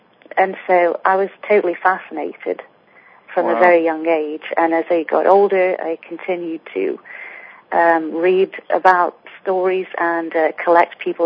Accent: England, United Kingdom; I grew up in England in a town in the middle of the country that had a lot of historical buildings and a lot of haunted legend.

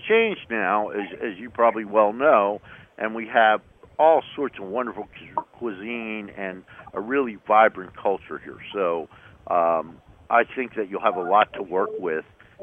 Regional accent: Washington, District of Columbia, United States; also born or lived in New Jersey; When I grew up here, I moved from New Jersey when I was a teenager, and the food scene in Washington was terrible in those days.

